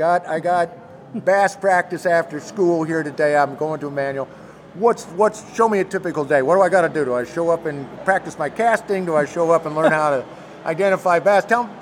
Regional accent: Kansas, United States; I'm from Kansas, where a big reservoir is like, our biggest reservoir is like 11,000 acres, okay?

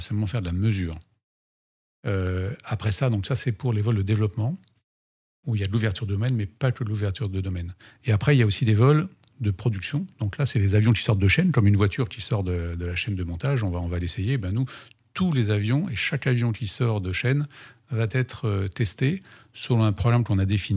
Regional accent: France; qu'on était, nous, Français, tout seuls, à travailler un peu avec les Américains. Mais quand on était chez nous, en France, sur notre porte-avions

